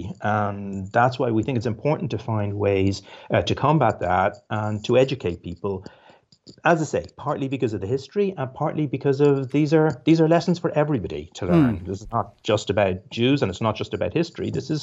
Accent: Ireland; now in United States; I'm actually originally from Ireland

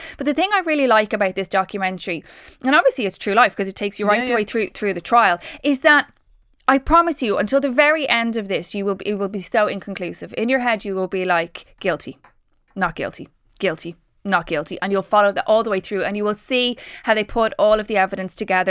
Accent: Ireland; what Simon Delaney has done is kind of uncovered that we as Irish, 2 million people kind of out on the road on their cars, we rate ourselves as quite good drivers.

